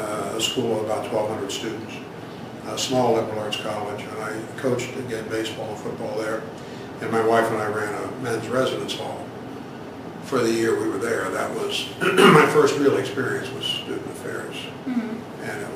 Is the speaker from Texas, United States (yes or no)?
no; Ohio, United States; born there; Now, I was born in Central Ohio. And lived with my mother and my grandparents on a, I would guess the best term would be truck farm.